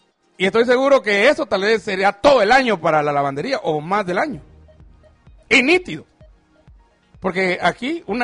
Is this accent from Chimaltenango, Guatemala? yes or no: yes; Chimaltenango, Guatemala; en mi pueblo pues es Chimaltenango, conozco muy bien esta aldea